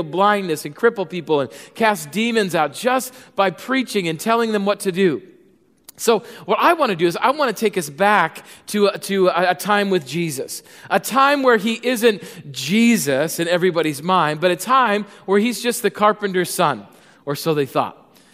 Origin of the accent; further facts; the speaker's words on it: Chicago, Illinois, United States; Now, right here, since I'm from Chicago, I would interject a good Chicago Cubs joke